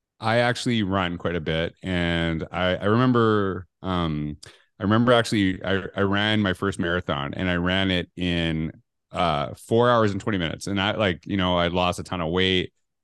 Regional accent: Canada; growing up in Canada

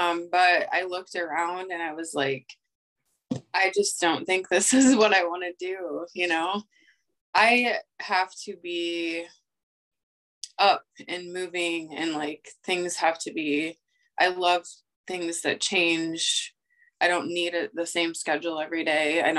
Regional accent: Oelwein, Iowa, United States; now in Cedar Rapids, United States; Owine, Iowa.

